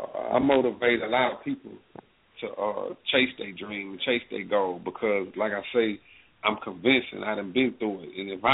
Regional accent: Baton Rouge, Louisiana, United States; I come from Baton Rouge, Louisiana, man. And I come from having nothing, you know.

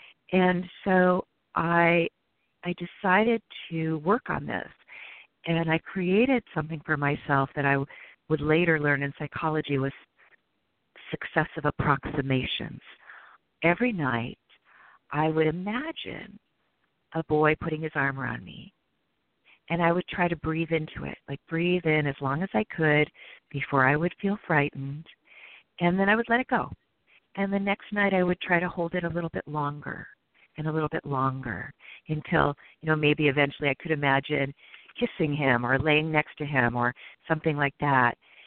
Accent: Midwest, United States; You know, I was raised in the Midwest, and I was raised very Catholic

